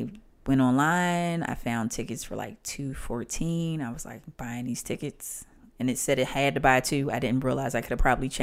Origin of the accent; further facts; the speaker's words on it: Philadelphia, Pennsylvania, United States; No, I grew up in South Philadelphia.